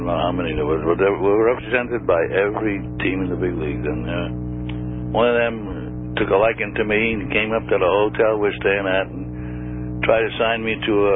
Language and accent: English; Grafton, Massachusetts, United States; I'm originally from Grafton, Massachusetts.